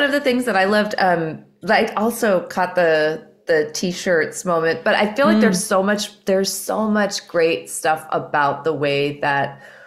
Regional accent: New Mexico, United States; I'm from New Mexico and Marie also teaches in New Mexico

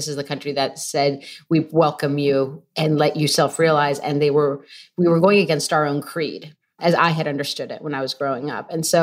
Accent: Colombia; now in United States; the opportunities that this country afforded me were going to be vastly different than growing up in Colombia.

